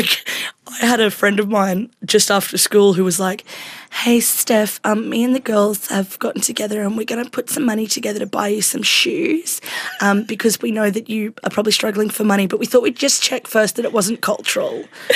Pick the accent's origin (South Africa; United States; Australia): Australia; I'm Australian. In fact, I'm Aboriginal."